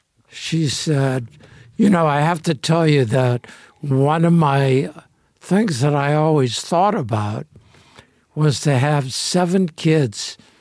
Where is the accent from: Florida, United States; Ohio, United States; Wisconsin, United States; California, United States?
California, United States; Los Angeles; I grew up in Boyle Heights, East LA.